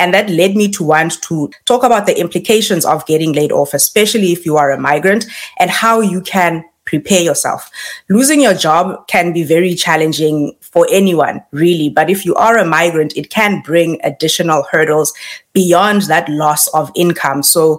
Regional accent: South Africa; now in Canada; I moved to Canada in 2019 from South Africa with my husband and two kids.

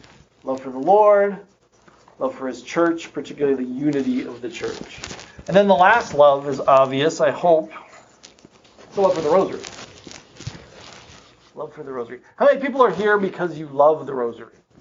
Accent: Wyoming, United States; because we grew up in Wyoming, you know.

